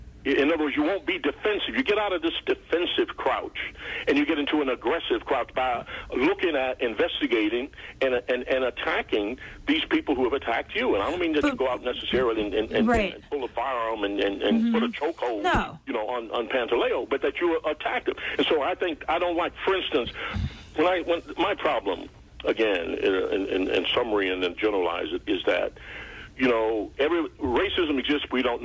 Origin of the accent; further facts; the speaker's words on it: New York, United States; I said, I'm from New York. He could see I was African American. I said, I'm from New York.